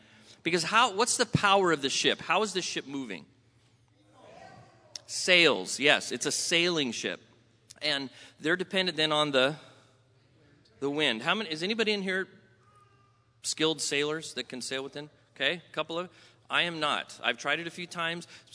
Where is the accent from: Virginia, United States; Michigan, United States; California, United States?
California, United States; now in Sacramento, United States; I grew up first part in Southern California.